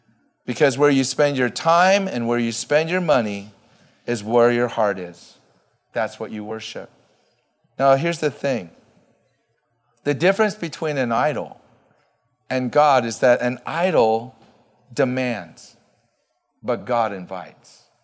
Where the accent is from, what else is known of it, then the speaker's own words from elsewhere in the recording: United States; Because I think I'm an American, I'm a capitalist, I'm an opportunist.